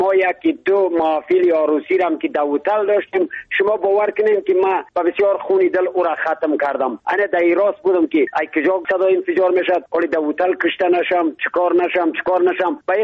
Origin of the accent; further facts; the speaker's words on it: Badakhshan, Afghanistan; چون خودم پامیری هستم، از پامیری بدخشان افغانستان هستم